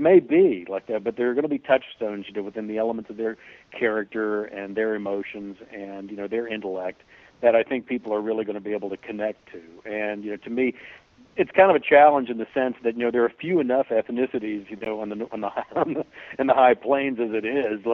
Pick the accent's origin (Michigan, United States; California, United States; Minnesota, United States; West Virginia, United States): West Virginia, United States; born there; also born or lived in Montana / New Mexico; I was born in West Virginia, like that. But my father worked for AT&T, and so we moved around an awful lot of the country.